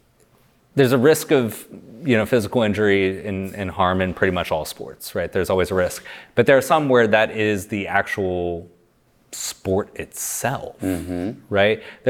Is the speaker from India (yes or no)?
no; Ohio, United States; You know, I'm from Ohio. Ohio State football is a religion.